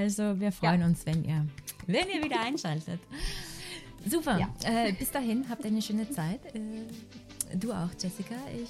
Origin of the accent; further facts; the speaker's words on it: Austria; Es gibt Hausaufgabe oder Hausübung heißt das bei uns in Österreich und Denkaufgabe.